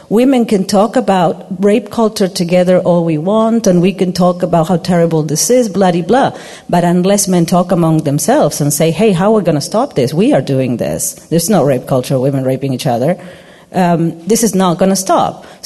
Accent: Argentina; English is a second language; now in United Kingdom; I come from Argentina. I am the granddaughter of Italian immigrants and Spanish immigrants, and I'm also an immigrant myself that has been in the UK for 23 years.

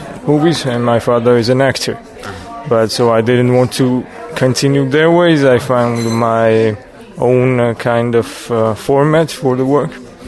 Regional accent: Tbilisi, Georgia; I'm from Georgia, from the capital, Tbilisi, and I'm a movie director.

